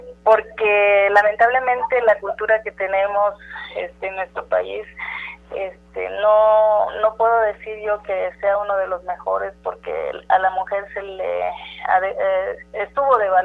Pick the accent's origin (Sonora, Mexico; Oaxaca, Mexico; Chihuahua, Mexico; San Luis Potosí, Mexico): Oaxaca, Mexico; Espinal; now in Oaxaca, Mexico; Soy de Espinal, Juchitán, Oaxaca, región Istmo y vecina de esta ciudad de Oaxaca.